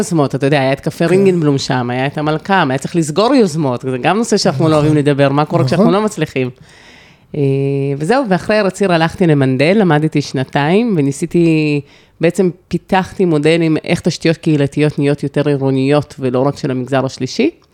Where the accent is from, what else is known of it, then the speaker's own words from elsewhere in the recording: Beersheba, Southern District, Israel; also born or lived in Riga, Latvia; מרשבאית, נשואה ויש לי שני ילדים. במקור נולדתי בריגה בלטביה, ועליתי לבאר שבע, לשכונה ד' כשהייתי בת 8. עכשיו האמת עשיתי הפסקה מבאר שבע, והייתי שנתיים בפרדס חנה